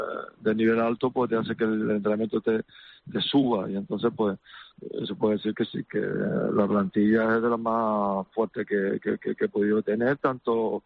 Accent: Canary Islands, Spain; somos todos canarios

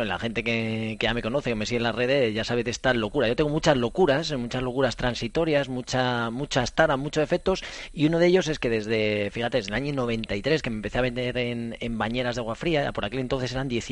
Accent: Spain; soy el último español que la ha ganado ya hace unos cuantos años

